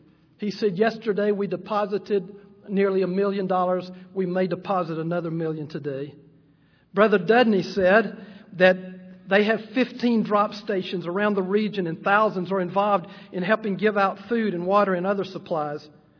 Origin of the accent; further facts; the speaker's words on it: Alabama, United States; moved away as an adult; now in Oklahoma City, United States; My family and I moved to Oklahoma City about 11 years ago. I was raised in Alabama. I had lived there all of my life.